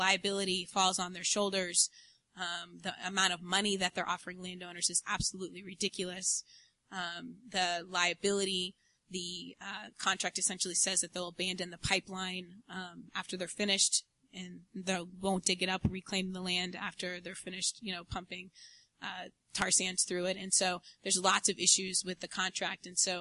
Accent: United States; Because obviously as an American, it doesn't make any sense

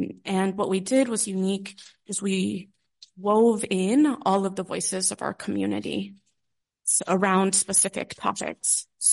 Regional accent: California, United States; I'm used to earthquakes. I'm from California, so it's nothing.

